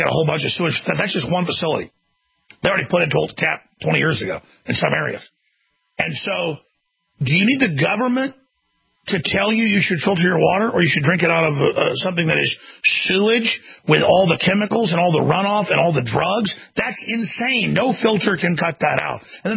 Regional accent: Dallas, Texas, United States; I grew up in Dallas.

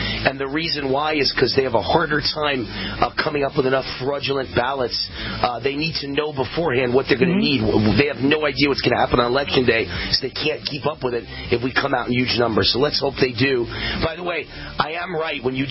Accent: Nevada, United States; But again, that assumes that an Adam Laxalt wins in Nevada, which is my home state, where this show is huge, dominates afternoon drive in Las Vegas.

